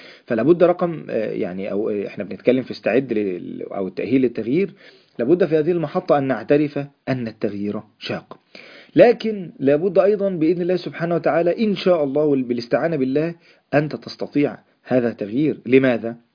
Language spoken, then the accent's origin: Arabic; Egypt